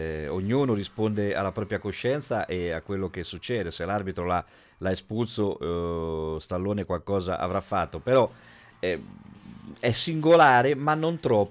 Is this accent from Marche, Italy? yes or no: yes; Ancona, Marche, Italy; io sono anconetano